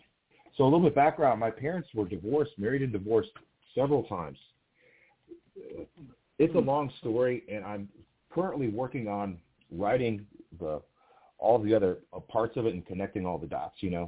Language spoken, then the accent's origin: English; Peoria, Illinois, United States; I grew up in Peoria, Illinois. I don't know if your audience is familiar.